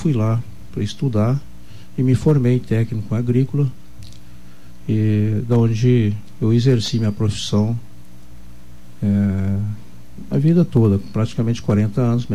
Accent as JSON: {"language": "Portuguese", "town": "Camaquã", "region": "Rio Grande do Sul", "country": "Brazil", "tie": "born or raised there", "said": "eu nasci lá em Camaquã, no município do Rio Grande do Sul. Fica a uns 100 quilômetros da capital, Porto Alegre, sentido sul. E lá eu me criei, sempre no interior, sabe?"}